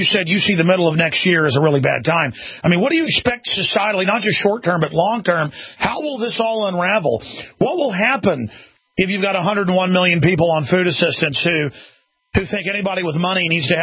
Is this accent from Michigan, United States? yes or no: no; Texas, United States; Just growing up as a Texan